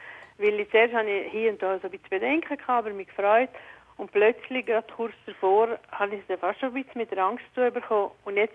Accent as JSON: {"language": "German", "country": "Switzerland", "said": "Habe ihr geholfen, auch wie man bei uns in der Schweiz dort putzen"}